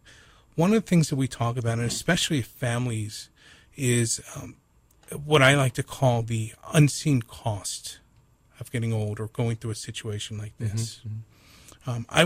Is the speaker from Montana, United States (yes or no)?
no; Philadelphia, Pennsylvania, United States; now in Hawaii, United States; You know, it goes back to, I'm from the mainland originally. I'm from the East Coast.